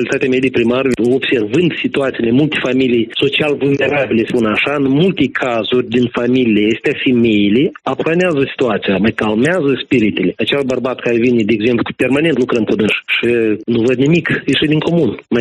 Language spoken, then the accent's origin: Romanian; Moldova; moved away as an adult; Deci am plecat din Republica Moldova în 2008. Am plecat, credeți-mă, nu de zile bune.